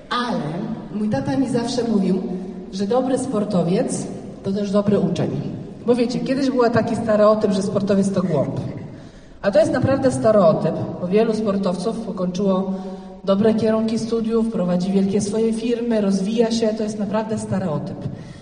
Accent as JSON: {"language": "Polish", "region": "Silesian Voivodeship", "country": "Poland", "tie": "born or raised there", "said": "a że ja urodziłam i wychowałam się na Śląsku, więc mam w sobie to taką upartość"}